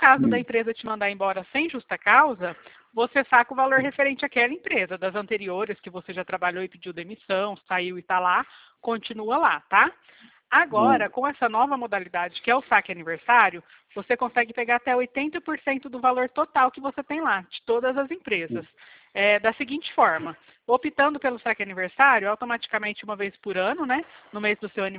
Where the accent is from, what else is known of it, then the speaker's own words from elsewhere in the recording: Bebedouro, São Paulo, Brazil; Nós somos do interior de São Paulo, Bebedouro